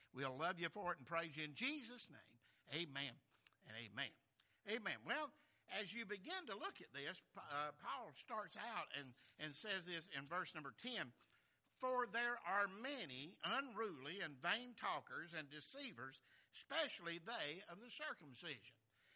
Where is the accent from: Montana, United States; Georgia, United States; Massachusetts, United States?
Georgia, United States; Rossville; And so, you know, I'm from Rossville, Georgia.